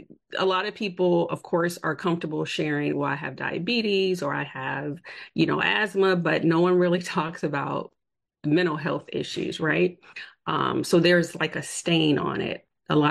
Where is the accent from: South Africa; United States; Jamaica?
United States; Detroit, Michigan; I am born and raised in Detroit. And I attended for undergrad at the University of Michigan.